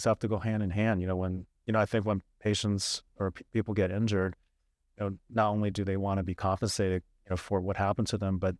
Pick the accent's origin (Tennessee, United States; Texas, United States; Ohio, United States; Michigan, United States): Ohio, United States; Cleveland; Yeah, so I grew up in Cleveland, Ohio, and as most people who live in Cleveland, Ohio know, we don't tend to stick around there.